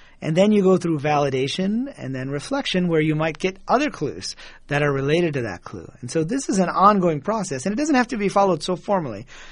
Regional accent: Michigan, United States; also born or lived in Pakistan; And moved to the U.S. when I was pretty young. And so I was raised in the Midwest, actually, in Michigan.

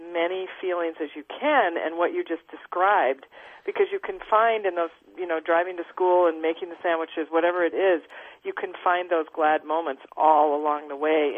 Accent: Minneapolis, Minnesota, United States; born there; Well, no, I was born in Minneapolis, Minnesota … I had a paper mentor.

